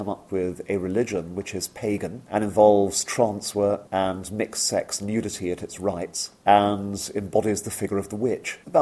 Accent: India; born there; I was born in India myself

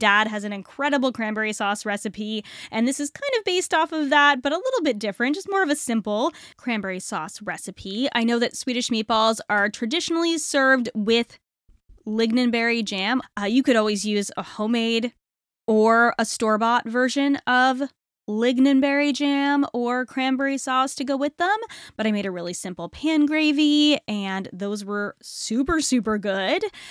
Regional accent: Northeast, United States; I am not Southern in any way, shape, or form. I am from the Northeast, but I love making barbecue sauce.

